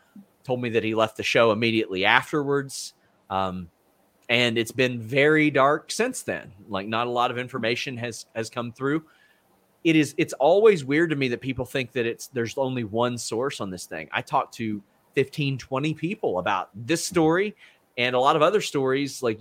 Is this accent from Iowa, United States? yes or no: no; Kentucky, United States; I'm from Kentucky, and that's what I'm saying.